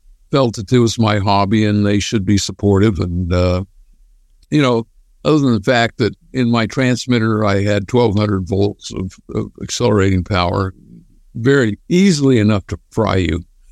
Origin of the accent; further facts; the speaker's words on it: Utah, United States; from Utah.